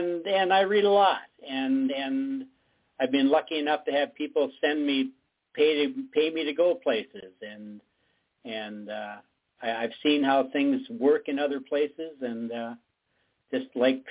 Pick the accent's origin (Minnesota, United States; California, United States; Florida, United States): Minnesota, United States; I'm from Minnesota. I'm mainly of Scandinavian descent.